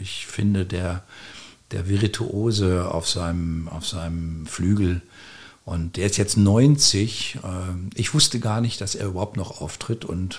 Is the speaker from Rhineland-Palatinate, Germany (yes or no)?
yes; Rhineland-Palatinate, Germany; Ich komme aus Rheinhessen. Mhm. Meine Familie mütterlicherseits kommt aus Rheinhessen.